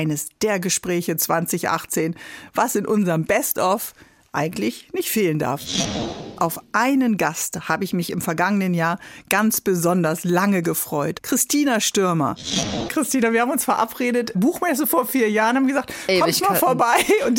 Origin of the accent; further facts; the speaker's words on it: Northern Germany, Germany; an Marinas jetzt als Norddeutsche, die ja viel an unterschiedlichen Marinas war.